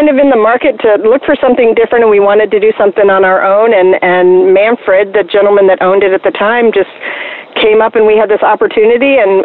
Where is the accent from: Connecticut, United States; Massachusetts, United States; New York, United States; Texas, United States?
New York, United States; born there; I was born in Western New York State, outside of Buffalo, if you can imagine that. We're right on Lake Erie, and in a very small town.